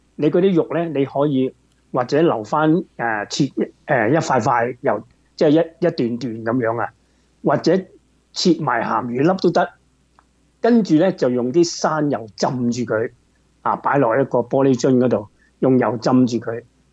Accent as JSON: {"language": "Cantonese", "country": "Hong Kong", "said": "我都系香港嚟啦，即系多数都系啦。"}